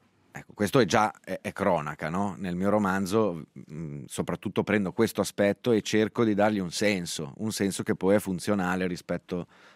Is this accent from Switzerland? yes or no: yes; Switzerland; in quanto svizzero io ho letto molto presto Dürrenmatt e Frisch.